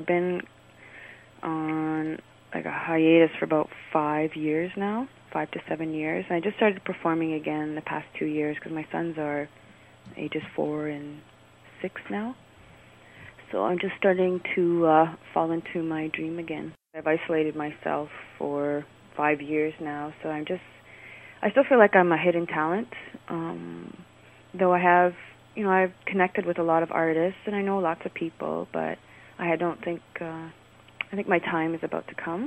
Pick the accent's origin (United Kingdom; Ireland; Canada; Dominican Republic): Canada; Bear Island, Ontario; now in Cape Croker, Canada; I'm from Lake Tomogamy, Bear Island. I'm Tomogamy Anishinaabe, but I've been living in Cape Croker for the past 5 years now.